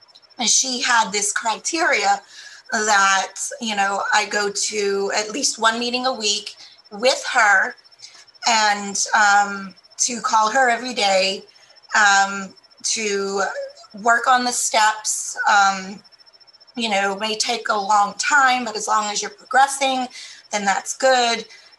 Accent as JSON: {"language": "English", "town": "Houston", "region": "Texas", "country": "United States", "said": "Well, I'm from Houston, Texas"}